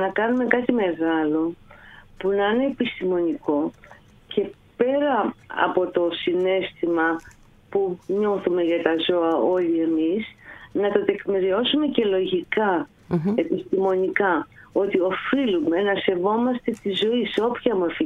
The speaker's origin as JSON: {"language": "Greek", "town": "Heraklion", "region": "Crete", "country": "Greece", "tie": "born or raised there", "said": "Δηλαδή, μεγάλωσα στο Ηράκλειο στην Κρήτη."}